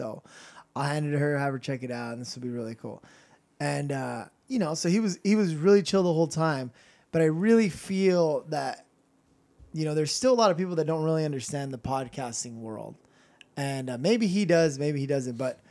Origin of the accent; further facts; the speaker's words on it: Long Beach, California, United States; I got a podcast going, and you know, I'm from Long Beach.